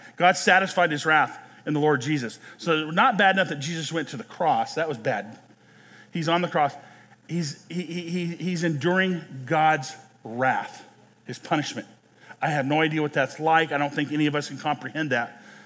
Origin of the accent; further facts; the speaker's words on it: Nebraska, United States; I grew up in Western Nebraska. There's a lot of pheasant hunting there.